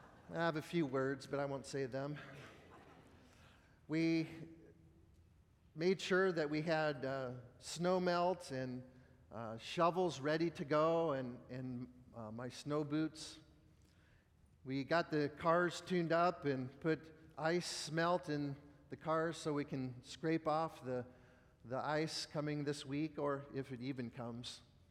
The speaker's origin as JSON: {"language": "English", "region": "California", "country": "United States", "said": "We're from California and we don't really do snow well."}